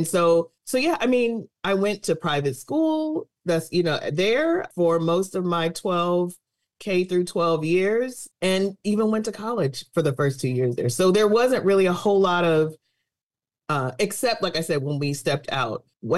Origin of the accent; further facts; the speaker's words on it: New London, Connecticut, United States; born there; I was born in New London, Connecticut.